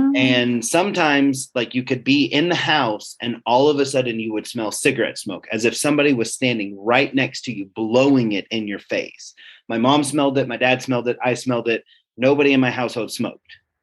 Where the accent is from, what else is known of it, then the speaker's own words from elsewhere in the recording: Wilkesboro, North Carolina, United States; So where I grew up in Wilkesboro, there were two big spooks that you could go and visit.